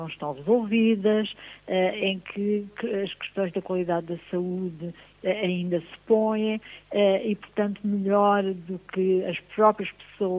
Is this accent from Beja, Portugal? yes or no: yes; Beja, Portugal; Eu sou de Beja e eu considero que o distrito de Beja sofre de uma... É um duplo interior, não é?